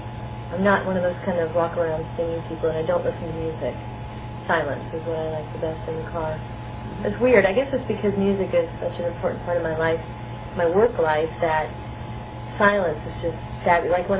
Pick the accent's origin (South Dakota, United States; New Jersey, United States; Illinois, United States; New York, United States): Illinois, United States; Rockford; Oh, yeah. That's my